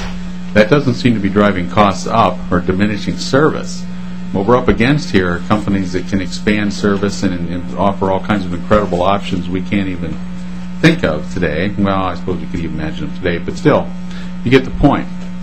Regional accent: Happy Valley, Pennsylvania, United States; I was born and raised near Happy Valley, Pennsylvania.

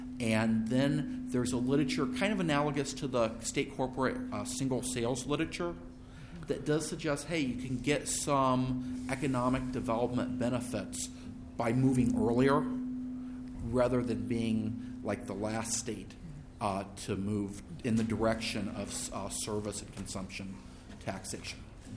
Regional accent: Ohio, United States; now in Minnesota, United States; I grew up in Ohio. I couldn't ever get a job in Ohio, and I'm in Minnesota.

